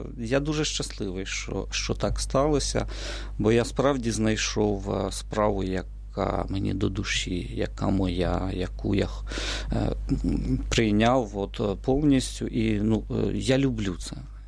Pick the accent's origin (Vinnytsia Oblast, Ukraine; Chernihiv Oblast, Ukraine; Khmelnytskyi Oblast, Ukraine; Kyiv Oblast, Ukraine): Kyiv Oblast, Ukraine; Haivoron; Родом я з Київської області. Коли я народився, то ми жили у селі Гайворон. Це Володарський район, неподалік Білої церкви.